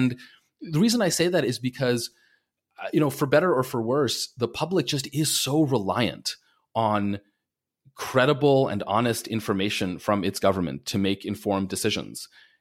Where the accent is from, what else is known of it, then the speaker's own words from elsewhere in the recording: New York, United States; growing up on Long Island, all your friends or lefties.